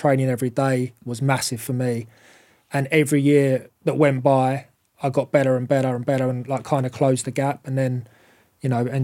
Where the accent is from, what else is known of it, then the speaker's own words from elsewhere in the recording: Harlow, East of England, United Kingdom; And I'm from Harlow Town and they're from, like, Enfield and Tottenham and the surrounding area.